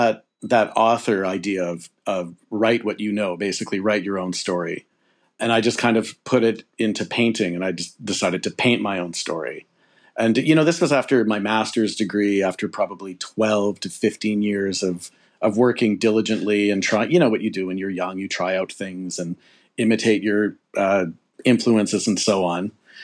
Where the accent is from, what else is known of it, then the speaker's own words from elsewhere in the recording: Alberta, Canada; the years of being a teenager growing up in Alberta, in poverty